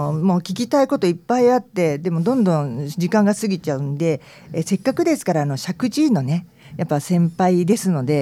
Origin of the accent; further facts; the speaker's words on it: Tokyo, Japan; accent: fake Kansai; also born or lived in Kyoto; なんで東京生まれなんですけど、たまたまね大学が京都だったもんで、うもうエセ関西弁ですよね。